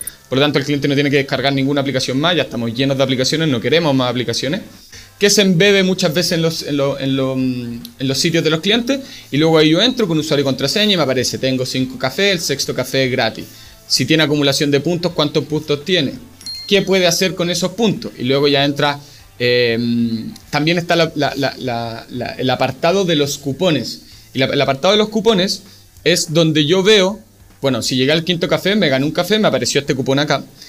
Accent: Puerto Varas, Los Lagos, Chile; Yo soy de Puerto Vara

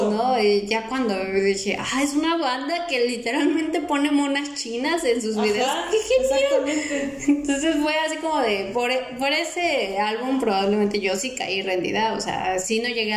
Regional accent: Nuevo León, Mexico; como regio te odio

